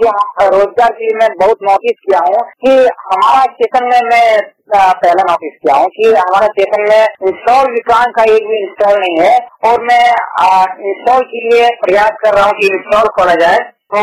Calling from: Bihar, India; Bihar state Jammu जिला से बोल रहा हूँ और मैं पूर्ण तरह दृष्टिबाधित हूँ, मैं जन्म से ब्लाइंड हूँ।

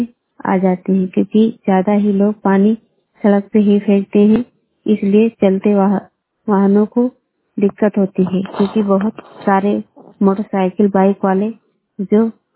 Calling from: Shravasti, Uttar Pradesh, India; मेरे गांव में नाली बहुत ही जरूरी है। ग्राम फकीर चक लक्ष्मणपुर गंगापुर में नाली न बनने की वजह से

